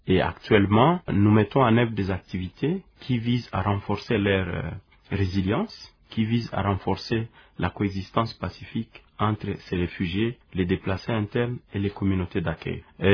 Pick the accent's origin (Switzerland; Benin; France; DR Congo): DR Congo; je suis congolais